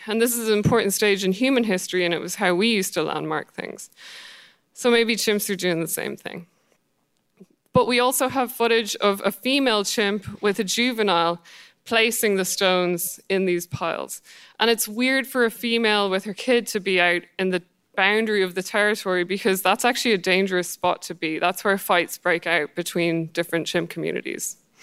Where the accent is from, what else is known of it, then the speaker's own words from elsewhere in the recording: Ireland; And I'm Irish, right? I know. But I'm not even religious.